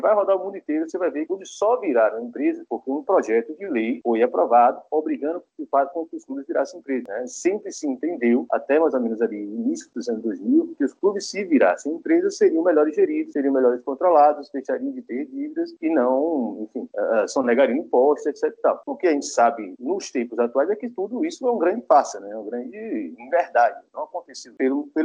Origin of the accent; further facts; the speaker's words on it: Salvador, Bahia, Brazil; now in Rio de Janeiro, Brazil; Eu sou de Salvador, da Bahia, apesar de viver no Rio de Janeiro há mais de 5 anos.